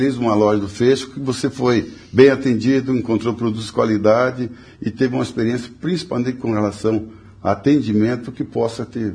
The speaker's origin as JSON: {"language": "Portuguese", "region": "Rio Grande do Sul", "country": "Brazil", "tie": "born there", "moved": "yes", "lives_now": "Paraná, Brazil", "said": "nós, como paranaenses que somos, de coração, porque eu nasci no Rio Grande, mas estou aqui há 57 anos"}